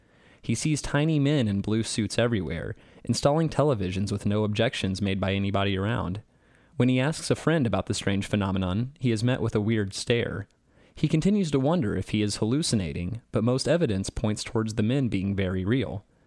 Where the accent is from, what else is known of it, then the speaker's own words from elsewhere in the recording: Muncie, Indiana, United States; from Muncie